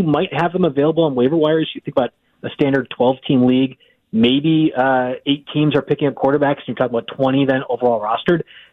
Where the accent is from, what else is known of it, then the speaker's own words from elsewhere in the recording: Wisconsin, United States; the show I was helping produce was based in my hometown in Wisconsin.